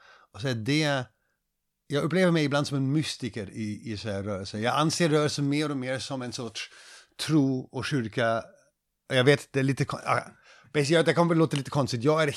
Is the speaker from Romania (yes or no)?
no; Germany; Swedish is a second language; also born or lived in Stockholm, Sweden; Och jag är tysk, jag är. Min mamma är brasiliansk, men jag är tysk. Jag växte upp i Tyskland. Men för så här, 20 år sedan, 22 år sedan, 2000 och 2001, bodde jag i Sverige, i Stockholm.